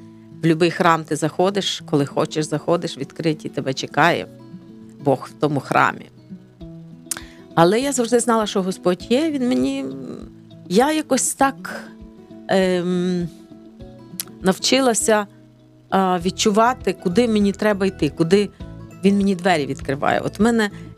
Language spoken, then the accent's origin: Ukrainian; Western Ukraine, Ukraine; Ми з Західної України, там фактично не було ні одної родини, яка би не постраждала від репресій.